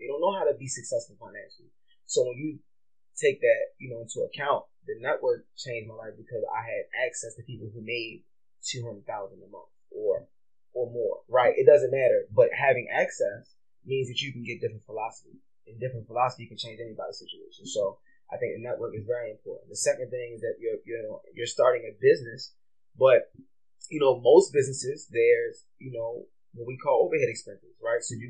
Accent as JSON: {"language": "English", "town": "Baltimore", "region": "Maryland", "country": "United States", "tie": "born or raised there", "said": "Growing up in Baltimore, I didn't hang around anybody that made over, you know, nowhere anywhere near $1 million."}